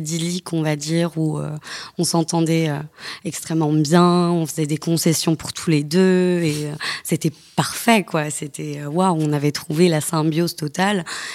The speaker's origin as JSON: {"language": "French", "region": "South", "country": "France", "said": "j'ai 24 ans. Je ne viens pas de Paris, je viens du Sud."}